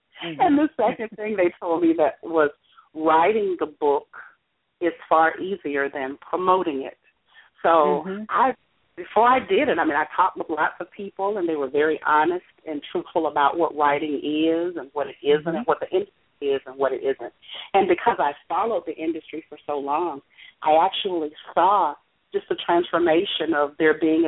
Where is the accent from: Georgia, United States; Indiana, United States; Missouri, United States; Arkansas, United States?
Georgia, United States; I love, because I'm from Georgia, I love Southern stories.